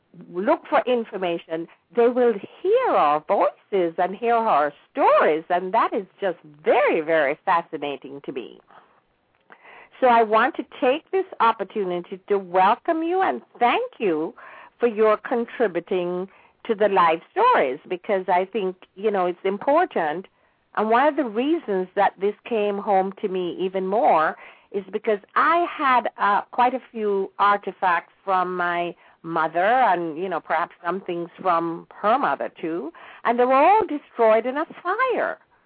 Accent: Jamaica; moved away; I am just so proud of all that I have to celebrate from being blessed by being born and raised in Jamaica.

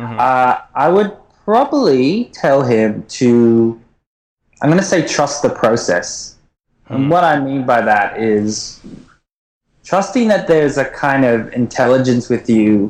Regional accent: Queensland, Australia; now in Melbourne, Australia; So basically, if you want to come to the Great Barrier Reef, you come through my hometown.

